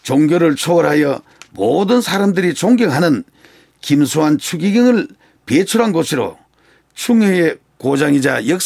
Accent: Gunwi, North Gyeongsang, South Korea; 그 외에는 계속 고향에서 태어나고 자랐습니다.

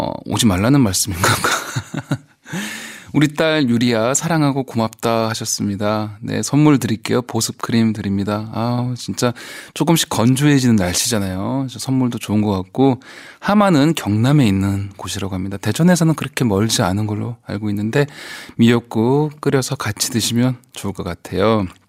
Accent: South Korea; 특히 제주도 그리고 제 고향인 남부지방이 걱정이 됩니다

